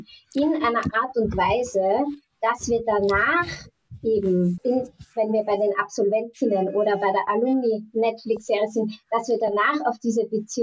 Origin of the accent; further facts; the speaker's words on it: United States; now in Germany; ich komme ja selbst aus den USA und habe mit meinem Fulbright-Stipendium auch in den USA mein Studium abgeschlossen.